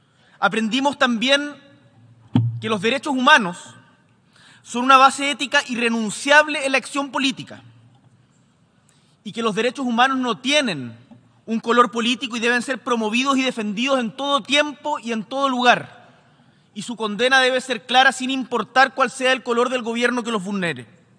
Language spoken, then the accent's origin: Spanish; Chile; Como chilenas y chilenos nos sentimos orgullosos